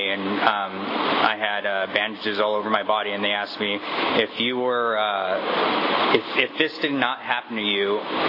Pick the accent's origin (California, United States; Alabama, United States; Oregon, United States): California, United States; Kingsburg; being that I grew up in Kingsburg, there wasn't a lot for us to do other than hang out and drink at the river.